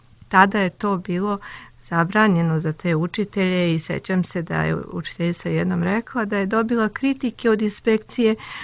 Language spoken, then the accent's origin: Serbian; Kruševac, Šumadija and Western Serbia, Serbia; now in Belgrade, Serbia; A rođena sam u okolini Kruševca … tamo su moji počeci